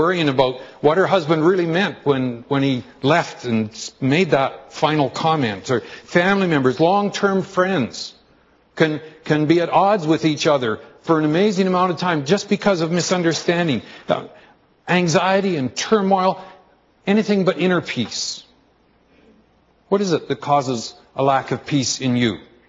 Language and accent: English; Calgary, Alberta, Canada; I'm from Calgary.